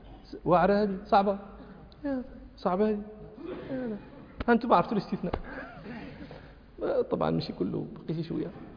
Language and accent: Arabic; Rabat, Rabat-Salé-Kénitra, Morocco; أنا من جنس غير جنس أهل طنجة، أنا من أهل الرباط من شاء ومولدا، ومن أهل دكالة وصولا، ففي جميع الأحوال لست من أهل طنجة.